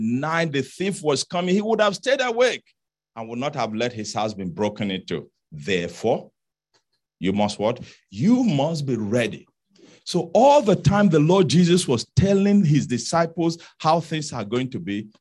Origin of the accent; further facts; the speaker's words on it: Nigeria; You know me as a Nigerian, I'm going to look for a tube.